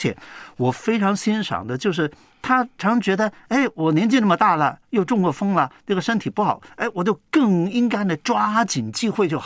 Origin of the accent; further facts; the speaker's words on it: Guangdong, China; 幸好我是广东人，